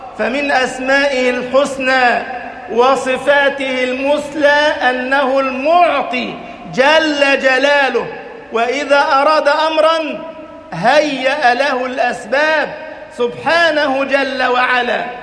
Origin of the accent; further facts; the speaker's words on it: Egypt; عندما ترك فلسطين وبلاد الشام ومر على بلدنا مصر مهاجرا إلى ربه